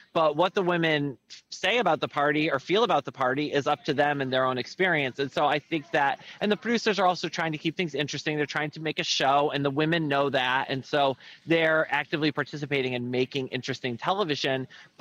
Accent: United States; now in London, United Kingdom; It's true. I am an American. I just live here.

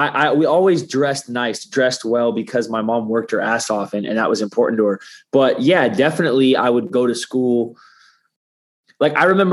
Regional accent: Seattle, Washington, United States; or like I was from Seattle, the Seattle right, area.

